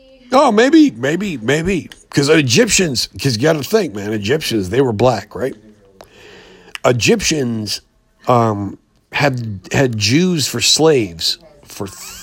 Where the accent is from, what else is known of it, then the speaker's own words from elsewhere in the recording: Germany; I'm from Germany. I'm a Jew from Germany.